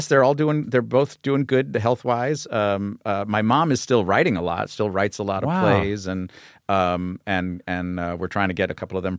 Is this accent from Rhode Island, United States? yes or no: no; New York City, New York, United States; I grew up in New York City.